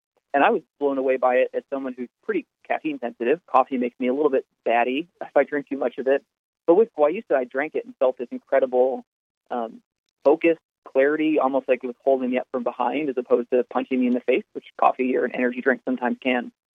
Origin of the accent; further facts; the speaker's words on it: California, United States; So I grew up in the Bay Area, and I was very lucky to get recruited to play soccer in college